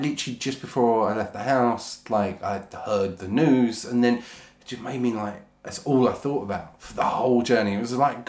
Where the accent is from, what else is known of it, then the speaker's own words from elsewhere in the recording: Braintree, East of England, United Kingdom; Both from Essex. Yeah, I was born in Braintree.